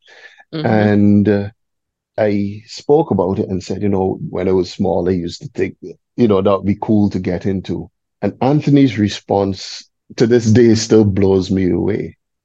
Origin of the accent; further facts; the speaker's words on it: Durrants, Christ Church, Barbados; also born or lived in Union Hall, St. Philip; I started the journey in Union Hall, St. Philip, up to about 6 years. And then my family moved to Durrance in Christchurch.